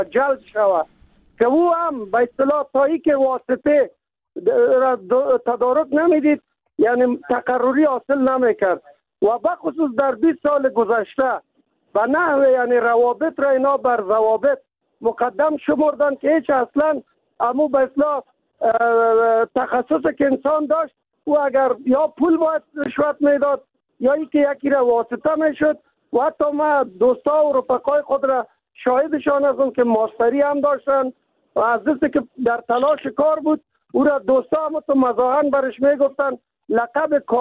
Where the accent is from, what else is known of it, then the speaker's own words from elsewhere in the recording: Kabul, Afghanistan; چون ما از کابل هستیم در طول 45 سال گذشته را خوب به خاطر دارم